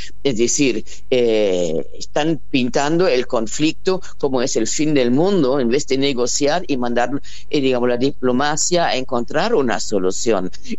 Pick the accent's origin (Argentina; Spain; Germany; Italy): Germany; porque soy alemana y hay que combatir eso